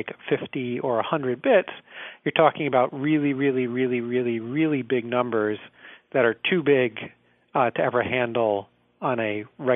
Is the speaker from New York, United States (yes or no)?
yes; New York, United States; You know, I grew up in the Hudson Valley, right?